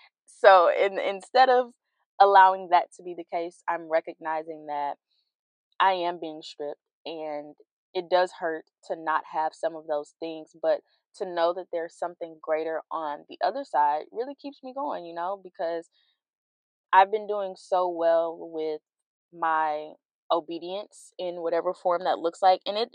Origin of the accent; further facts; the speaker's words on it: Louisiana, United States; now in Texas, United States; I'm originally from Louisiana and I now live in Texas, but baby, I don't let go of them Louisiana roots.